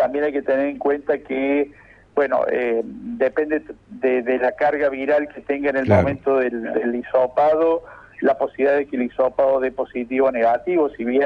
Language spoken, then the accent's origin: Spanish; Córdoba, Argentina; Soy de Córdoba, por las dudas.